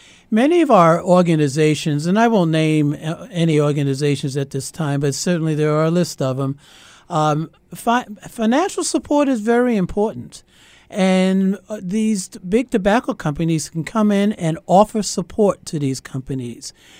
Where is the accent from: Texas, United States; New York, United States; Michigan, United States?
New York, United States; now in Minnesota, United States; I'm from New York. I can remember the van in Harlem, New York City. Some of my friends here in Minnesota said they remember it